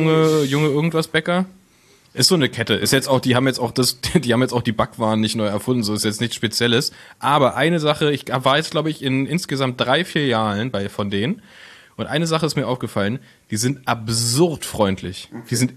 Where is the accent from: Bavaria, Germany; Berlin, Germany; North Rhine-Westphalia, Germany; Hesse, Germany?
Berlin, Germany; dass man als Berliner schon denkt